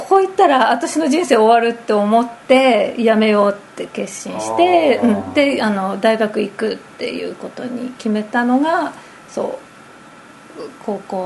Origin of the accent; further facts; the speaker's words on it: Aomori, Japan; 私青森出身で、